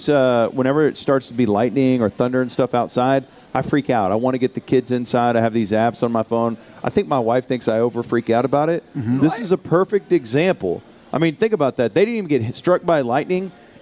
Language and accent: English; Texas, United States; We grew up here in the Metroplex.